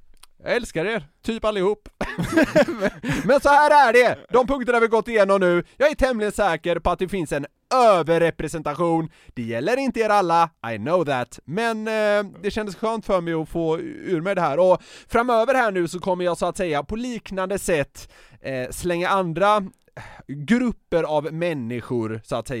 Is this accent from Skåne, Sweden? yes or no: no; Gothenburg, Västra Götaland County, Sweden; now in Stockholm, Sweden; Jag är från Göteborg och bor i Stockholm.